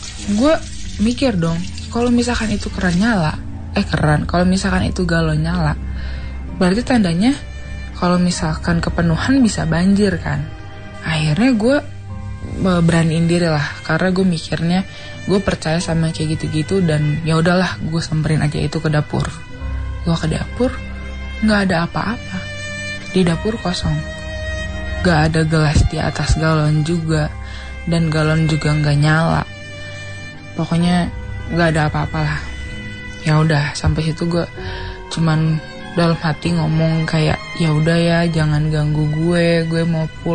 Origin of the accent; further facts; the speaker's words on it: Jakarta, Indonesia; Gue dari Jakarta.